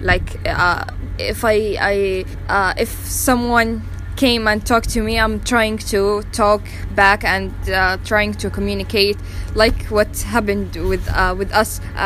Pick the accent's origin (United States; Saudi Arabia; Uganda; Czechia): Saudi Arabia; English is a second language; I'm from Saudi Arabia. I'm from non-speaking English country, so yeah.